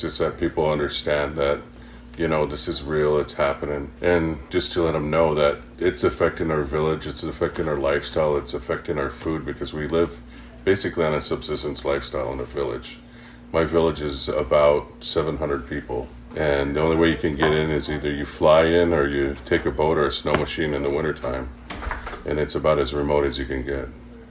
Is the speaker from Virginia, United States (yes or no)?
no; Shishmaref, Alaska, United States; I'm from a small village in Shishmaref, Alaska